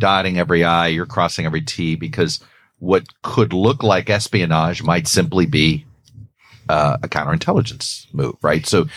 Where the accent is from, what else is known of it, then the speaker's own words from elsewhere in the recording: Miami, Florida, United States; I grew up in Miami. There was something familiar about her